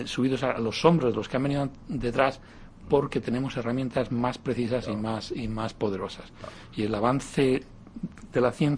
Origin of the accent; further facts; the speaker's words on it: Spain; now in United States; soy español, ciudadanía española y americana, tengo la doble ciudadanía, y cuando puedo voto allí también.